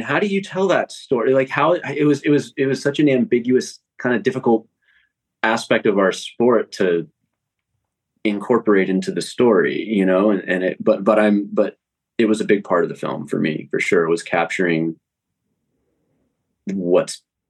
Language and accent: English; San Diego, California, United States; now in Los Angeles, United States; when I grew up in San Diego, it was a 6-hour drive. Now I'm in LA, it's a 4-hour drive, give or take.